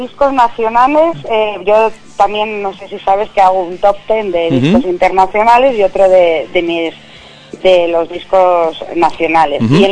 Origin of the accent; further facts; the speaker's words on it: Valencia, Valencian Community, Spain; Habrá que irnos los de Valencia a Madrid o Barcelona, pero bueno, iremos, ¿no?